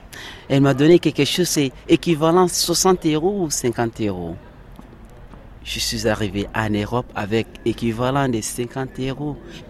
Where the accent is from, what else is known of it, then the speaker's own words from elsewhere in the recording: Djambala, Mali; je viens du Mali. Moi, je suis du village de Djambala. Donc Djambala, c'est 200 km de Bamako, aussi non loin des régions de Sikasso.